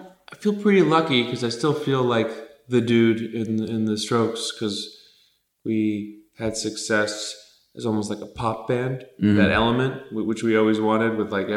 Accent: Tarzana, California, United States; I was born in Van Nuys and grew up in Tarzana.

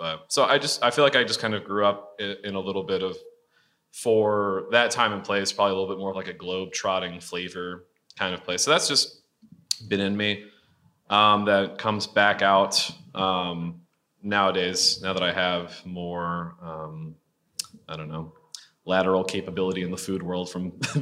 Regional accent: the South, United States; I'm from the South originally, and my mother particularly is kind of part of a kind of coastal South that absorbs a lot of culture

